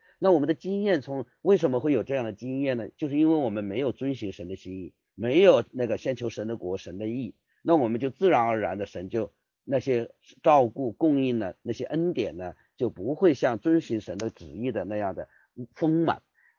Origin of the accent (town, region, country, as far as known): China